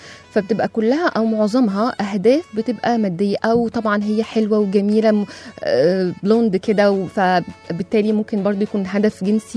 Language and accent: Arabic; Egypt; الراجل المصري ممكن يفضل جدا الست الأجنبية، علشان احنا عندنا في مصر عادات وقواعد كتير للزواج